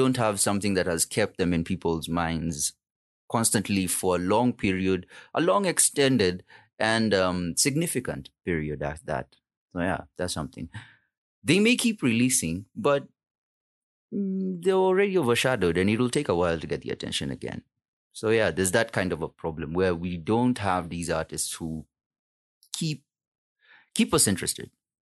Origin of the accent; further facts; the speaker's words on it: Kenya; As a Kenyan, I believe everyone has just been going through it.